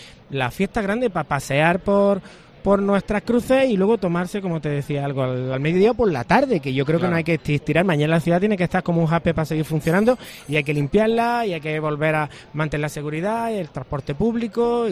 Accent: Granada, Andalusia, Spain

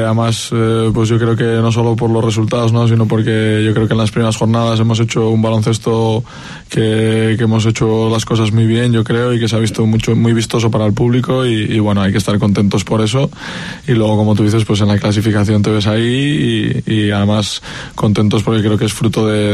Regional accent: Oviedo, Asturias, Spain; pues vengo de Oviedo, que tiene equipo

